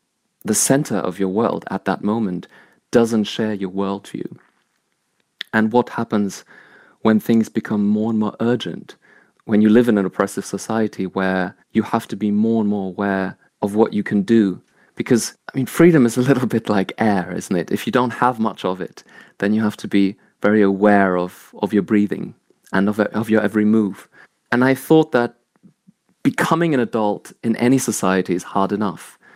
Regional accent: Germany; when I was growing up in Germany, this was mostly in the 90s

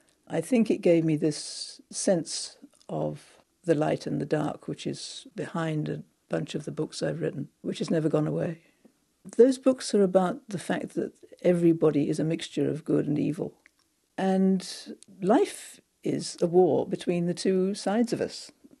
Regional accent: South East England, United Kingdom; Where I grew up in Thames Valley was also flat.

